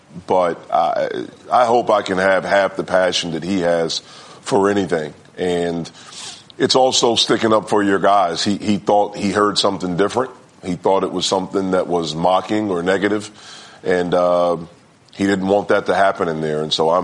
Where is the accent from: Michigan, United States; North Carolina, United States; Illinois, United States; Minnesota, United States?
North Carolina, United States; You know, for me, growing up in North Carolina, I always was a fan of the Duke-Carolina rivalry.